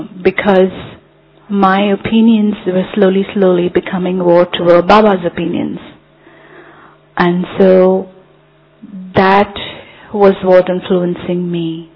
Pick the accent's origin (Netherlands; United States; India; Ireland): India; now in London, United Kingdom; I'm originally from India. But now I am in Seva since last year in London.